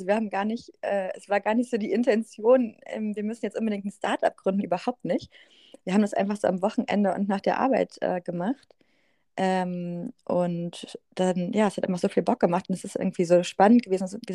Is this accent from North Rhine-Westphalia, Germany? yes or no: yes; North Rhine-Westphalia, Germany; also ich komme aus dem Rheinland, die war halt in Hamburg auch schon länger